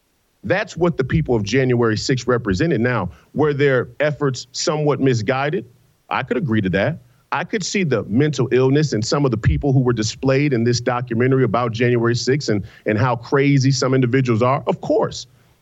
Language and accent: English; Minnesota, United States; And I come from the Rondo community.